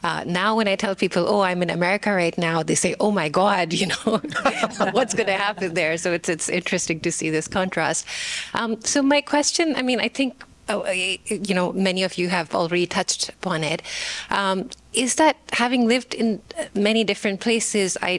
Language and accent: English; Pakistan; I'm originally from Pakistan